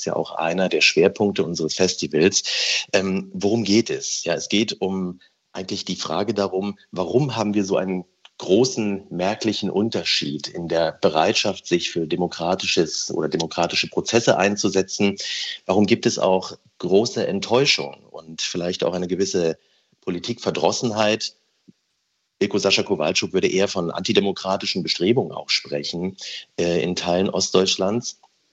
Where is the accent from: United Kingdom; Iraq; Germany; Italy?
Germany; Saxony-Anhalt; Ich komme auch aus Sachsen-Anhalt, also aus dem Osten.